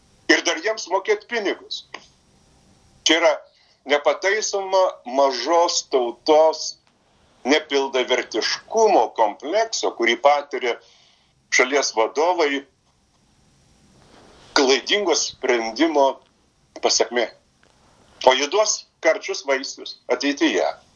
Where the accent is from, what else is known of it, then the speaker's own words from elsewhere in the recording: Vilnius, Vilnius County, Lithuania; now in Kaunas, Lithuania; Sakau, aš apskritai iš Vilniaus atvažiavau į Kauną, nes Vilniuje jau vien tik tai rusų kalbą aš girdži